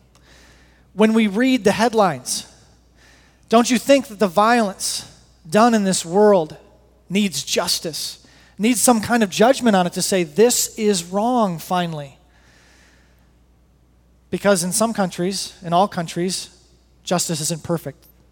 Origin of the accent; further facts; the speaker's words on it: East Grand Rapids, Michigan, United States; A couple miles from one of the houses where I grew up there in East Grand Rapids.